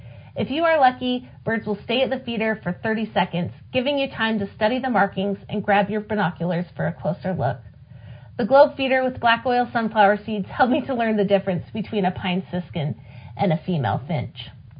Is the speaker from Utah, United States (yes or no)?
yes; Smithfield, Utah, United States; Growing up in Smithfield Canyon in northern Utah, I heard birds singing every day.